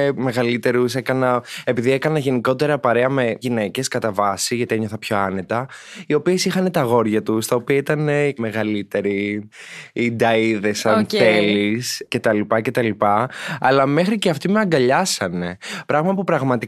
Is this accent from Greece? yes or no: no; Himarë, Vlorë County, Albania; Είμαι 23 ετών. Είμαι nail artist κατά βάση. Κατάγομαι από τη Χιμάρα της Αλβανίας.